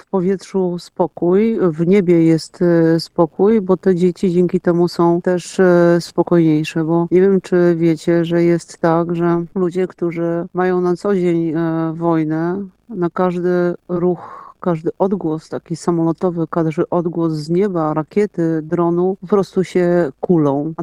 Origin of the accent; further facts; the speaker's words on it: Pieniężno, Warmian-Masurian Voivodeship, Poland; I w miasteczku, w którym się wychowywałam, które się nazywa Pieniężno na północy Warmii